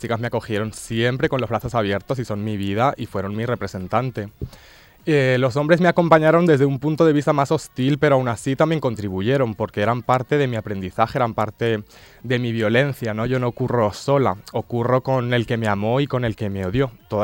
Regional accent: Albacete, Castilla-La Mancha, Spain; Yo soy de Albacete, sí. Lugar hostil, ¿verdad?

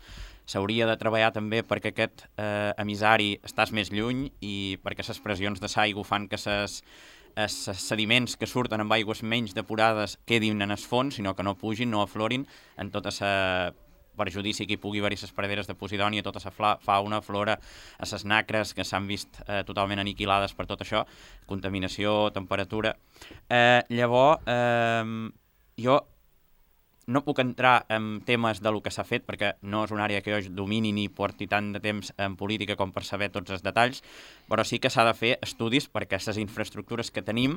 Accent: Formentera, Balearic Islands, Spain; com a formenterer em preocupa molt l'aigua Formentera.

